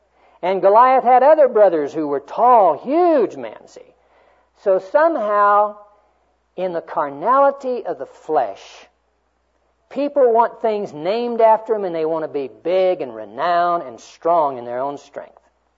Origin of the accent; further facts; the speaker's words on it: Dodsonville, Texas, United States; born there; The little town that I was born in down in Texas was called Dodsonville.